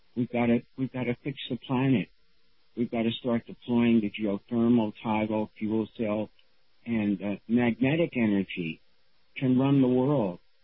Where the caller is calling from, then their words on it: Riverside, United States; in Riverside